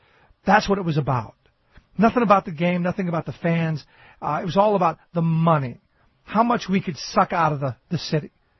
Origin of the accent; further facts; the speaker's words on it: Cleveland, Ohio, United States; growing up in Cleveland, I remember this whole story very vividly